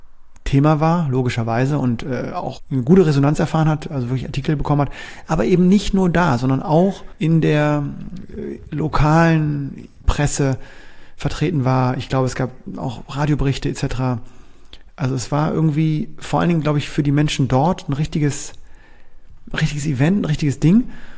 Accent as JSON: {"language": "German", "region": "Bremen", "country": "Germany", "said": "aber ich wusste, als ich den ersten Lehrgang als Bremer"}